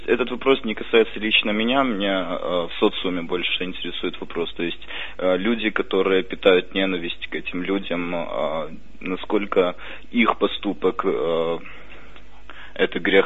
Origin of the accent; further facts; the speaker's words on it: Kyiv, Ukraine; я из Киева.